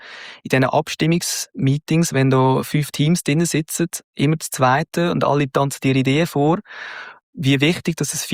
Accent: Switzerland; Und ich als Schweizer bin dort schon als Ausländer eingestuft worden.

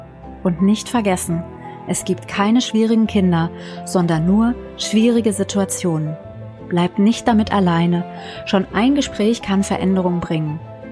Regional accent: Germany; ich komme aus Deutschland, ich war noch nicht viel in der Welt

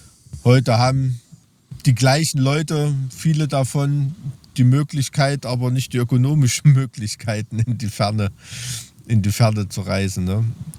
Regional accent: East Germany, Germany

